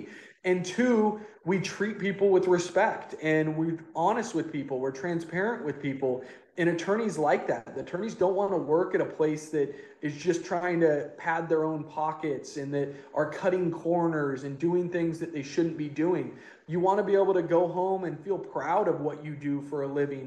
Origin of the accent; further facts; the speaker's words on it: Eagle, Idaho, United States; moved away as an adult; now in San Diego, United States; I grew up outside of Boise, so in a smaller area. It's called Eagle. It's grown a lot now, but when I moved there, there was like no red lights, no grocery store. It was a farm town. And so that's where I grew up.